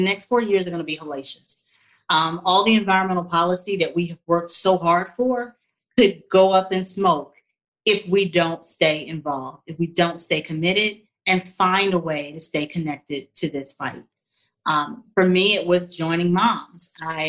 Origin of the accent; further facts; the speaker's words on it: the South, United States; And I took to heart both my experience of being a Southerner, but also an African American.